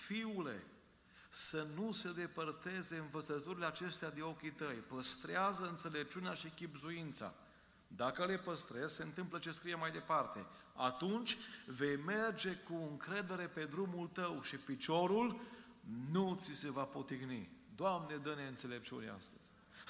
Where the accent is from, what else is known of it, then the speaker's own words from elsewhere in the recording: Arad, Arad County, Romania; Am copilărit la Biserica Michalaca din Arad